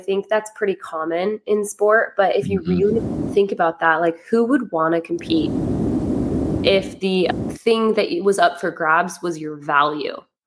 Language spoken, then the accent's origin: English; Idaho, United States; also born or lived in Logan, United States; now in San Diego, United States; I was born and raised in Idaho and then went to school at Utah State in Logan, Utah.